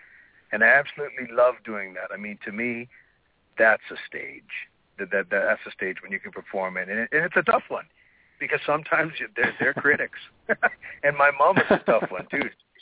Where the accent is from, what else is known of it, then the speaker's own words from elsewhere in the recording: Prince Albert, Saskatchewan, Canada; We did a Western Canadian Premiers Conference here in my hometown of Prince Albert, Saskatchewan.